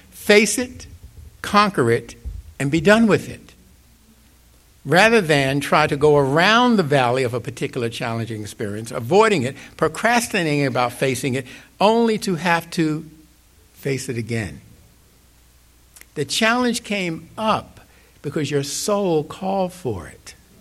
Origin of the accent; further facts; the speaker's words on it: New York City, New York, United States; I grew up in New York City.